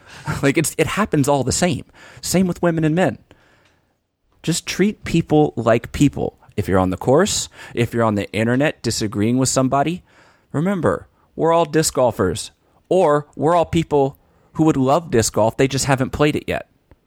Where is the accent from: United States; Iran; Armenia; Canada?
United States; Louisiana; You know, I come from Louisiana, they come from New York or from different parts of North Carolina.